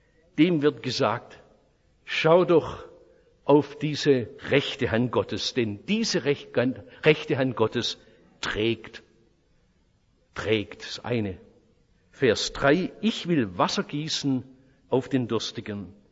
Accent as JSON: {"language": "German", "town": "Oberndorf am Neckar", "region": "Baden-Württemberg", "country": "Germany", "tie": "born or raised there", "said": "So habe ich es in meiner Heimatstadt Oberndorf-Neckar erlebt"}